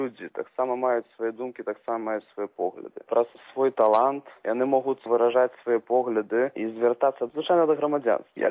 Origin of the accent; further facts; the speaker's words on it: Belarus; Самі ми білоруси. Тому нас хвалює тематика Білорусі.